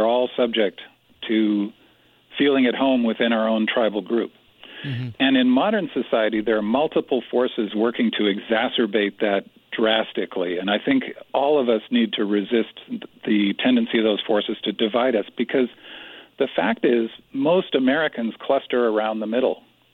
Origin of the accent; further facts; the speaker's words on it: Canada; Well, I grew up in Canada